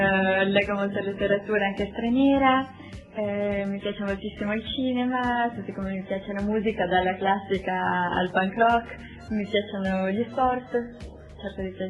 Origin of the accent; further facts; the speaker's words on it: Aosta, Aosta Valley, Italy; moved away as an adult; also born or lived in Courmayeur; sono nata ebrea, ma per caso, perché i miei genitori sono di Aosta e sono vissuta tra Aosta e Courmayeur fino ai miei 18 anni, cioè fino all'inizio degli studi universitari. Dopodiché mi sono trasferita a Gorizia per studiare scienze internazionali e diplomatiche